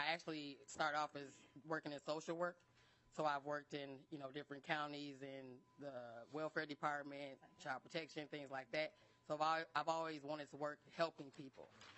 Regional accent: Gary, Indiana, United States; I'm originally from Gary, Indiana. I moved here in about 1992.

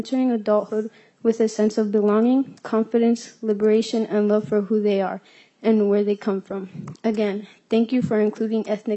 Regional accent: Worthington, Minnesota, United States; I'm from Worthington, Minnesota

